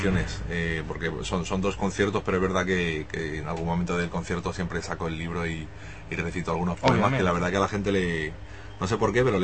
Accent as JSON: {"language": "Spanish", "town": "Madrid", "region": "Community of Madrid", "country": "Spain", "tie": "born or raised there", "said": "Sí, un barrio de Madrid."}